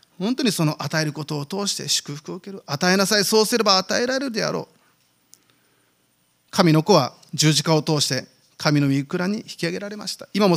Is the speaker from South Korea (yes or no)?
yes; South Korea; Japanese is a second language; 私は韓国人ですけれども、キムチは食べません。